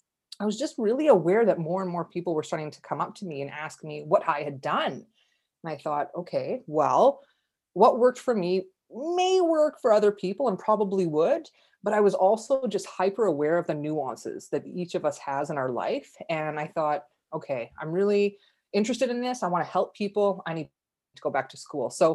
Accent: Calgary, Alberta, Canada; I born and raised in Calgary, Alberta.

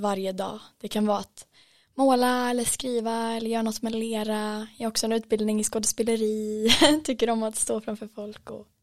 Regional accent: Örebro, Örebro County, Sweden; now in Stockholm, Sweden; Jag är 25. Jag kommer från Örebro och har bott i Stockholm i lite mer än 3 år.

